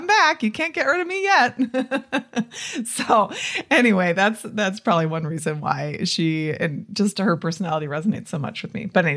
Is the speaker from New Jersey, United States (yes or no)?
no; Detroit, Michigan, United States; I mean, I grew up in the Detroit area for like